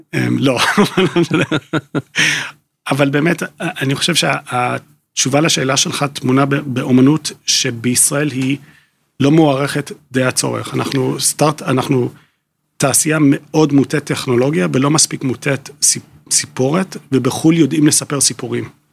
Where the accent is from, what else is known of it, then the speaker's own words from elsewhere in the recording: United Kingdom; accent: British; המבטא שלי, יש לי מבטא בריטי